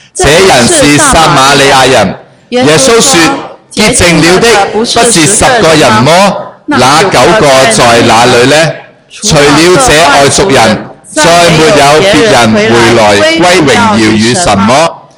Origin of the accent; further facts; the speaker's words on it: China; 我哋中国人一句说话。